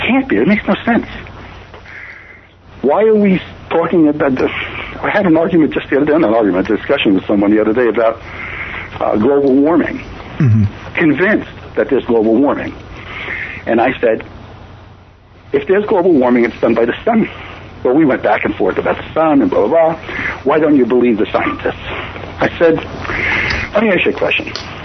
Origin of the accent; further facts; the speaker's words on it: New York, United States; I'm in Rockland County, which is about 30 minutes north. I was born and raised in New York.